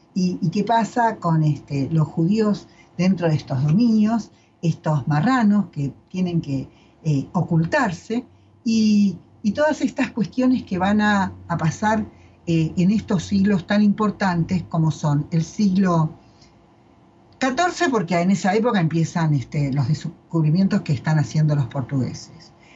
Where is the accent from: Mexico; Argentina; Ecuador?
Argentina; Buenos Aires Province; hasta que mi marido no llegó a mi pueblo, yo no había conocido ningún sefaradí. Estoy hablando de una colonia judía de las del Barón Hirsch en la provincia de Buenos Aires.